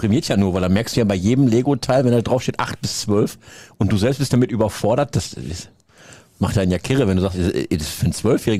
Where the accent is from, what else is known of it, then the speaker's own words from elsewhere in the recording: North Rhine-Westphalia, Germany; ich ja als Münsterländer